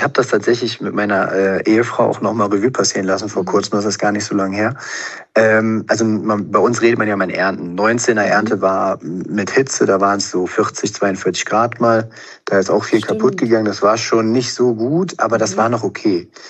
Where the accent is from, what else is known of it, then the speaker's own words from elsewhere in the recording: Cologne, North Rhine-Westphalia, Germany; es hat schon immer gut gegangen als Kölner so.